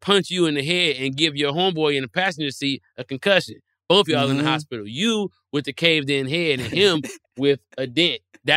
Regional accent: Detroit, Michigan, United States; Man, look, I'm from Detroit where they make cars, right?

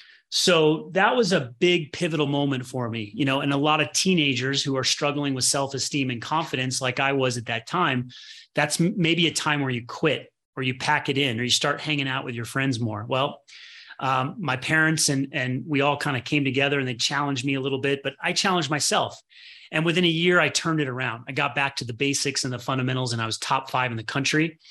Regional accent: Midwest, United States; born there; And he ended up teaching tennis in the Midwest, and I was born in the Midwest, and I had a racket in my hand at a young age

